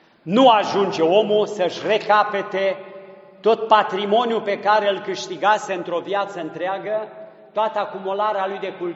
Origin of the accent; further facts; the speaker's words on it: Romania; ca români, că suntem creștini de la început